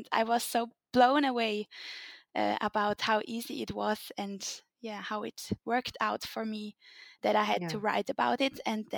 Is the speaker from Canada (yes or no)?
no; Switzerland; I'm coming from Switzerland. I'm 28 years old.